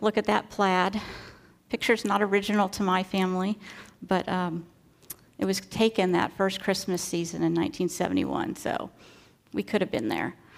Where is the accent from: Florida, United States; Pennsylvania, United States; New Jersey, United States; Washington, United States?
Florida, United States; Sarasota; When I was a little girl growing up in Sarasota